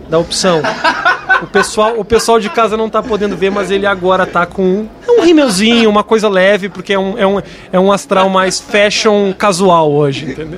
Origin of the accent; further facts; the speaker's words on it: Rio Grande do Sul, Brazil; mas eu realmente sou gaúcho